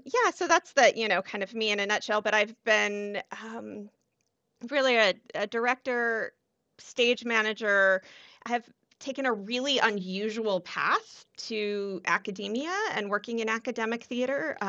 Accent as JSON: {"language": "English", "region": "Colorado", "country": "United States", "said": "So I am from Colorado and went to the University of Northern Colorado"}